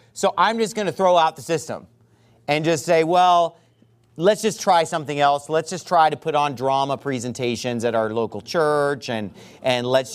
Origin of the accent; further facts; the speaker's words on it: Sacramento, California, United States; and I love my hometown of Sacramento.